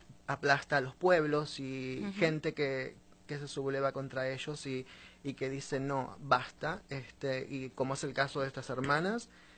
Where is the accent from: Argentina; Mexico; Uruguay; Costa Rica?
Uruguay; Yo soy de Uruguay. Yo soy